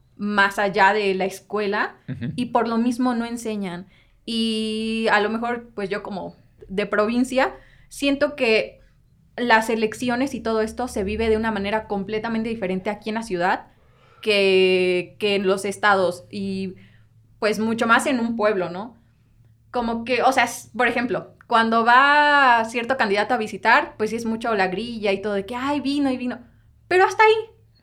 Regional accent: Veracruz, Mexico; yo no soy de aquí de la ciudad, soy de Veracruz.

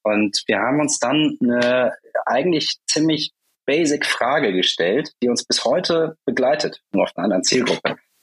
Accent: Rhineland, Germany; now in Hamburg, Germany; Im Kern bin ich eigentlich ein Rheinländer, aber ich habe mich mit vielen Stationen dazwischen dann irgendwann verloren hier in Hamburg

